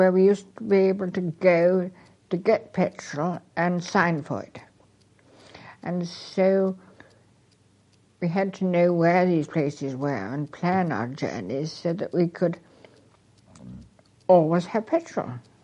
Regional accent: Horsham, South East England, United Kingdom; Another time when I was actually in my hometown of Horsham

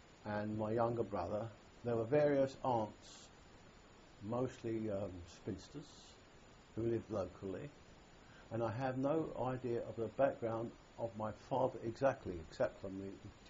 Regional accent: London, United Kingdom; born there; I was born in Petticoat Lane, in the heart of London's East End, in the Jewish section mainly, of course. I'm not from Central Europe.

